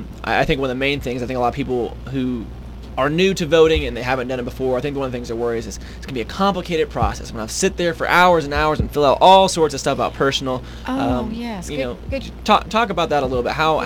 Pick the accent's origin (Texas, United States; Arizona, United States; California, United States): Texas, United States; now in Oklahoma, United States; I moved from Texas. So I moved from Texas originally there, and I did not register while I was in college.